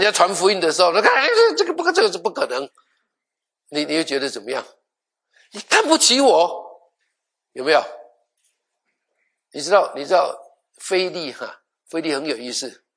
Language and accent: Chinese; Taiwan; 我小的时候在屏东，在高雄哈。有一个屏东是在南部啦。